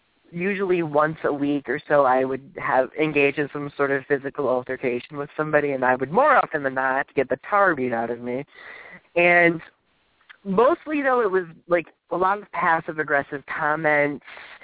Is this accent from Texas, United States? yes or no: no; Michigan, United States; Well, I'm 25 years old. I'm a gay rights activist. I'm from Michigan, as stated before.